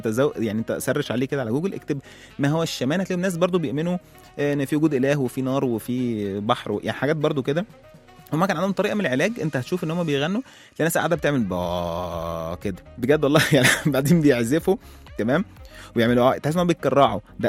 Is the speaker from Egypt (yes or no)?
yes; Egypt; فإحنا كمصريين يعني بنرجع تاني للدين